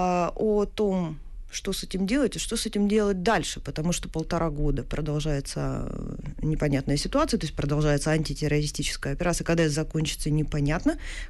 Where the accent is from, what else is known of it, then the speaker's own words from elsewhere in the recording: Luhansk, Luhansk Oblast, Ukraine; moved away; сейчас в Луганске, откуда вы приехали, откуда я приехала, человек продает квартиру.